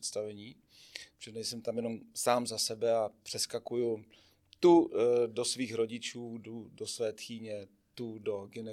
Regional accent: Vsetín, Zlín Region, Czechia; Je to Vsetín, no. Já jsem Valach.

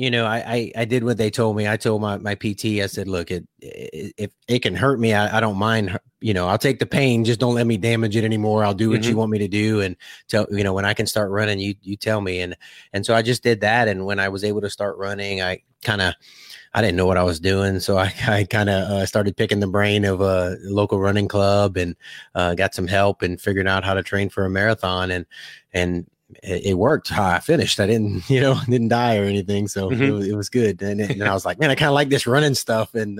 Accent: Louisiana, United States; now in Oklahoma, United States; I'm a Cajun, Louisiana Cajun living in Oklahoma. So I don't know, my Cajun Okie right now. A little bit about me, man. Just grew up in Louisiana, South Louisiana, and you'll probably hear the accent come out

